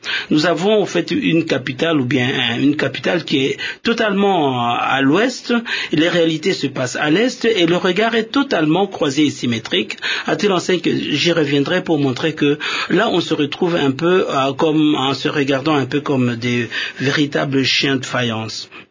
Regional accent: DR Congo; notre faiblesse en tant que Congolais

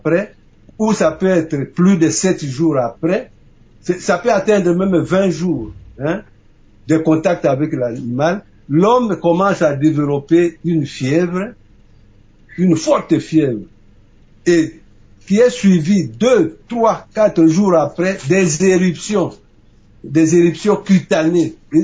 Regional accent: DR Congo; chez nous en République démocratique du Congo.

